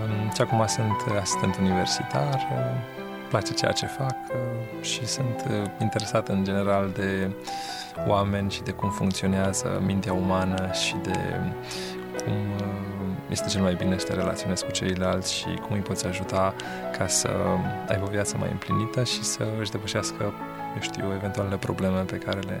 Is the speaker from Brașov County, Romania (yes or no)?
yes; Brașov, Brașov County, Romania; m-am născut în Brașov, am copilărit acolo și la 21 de ani am îndrăznit să dau la facultate la Babeș-Bolyai. În 96 am venit aici.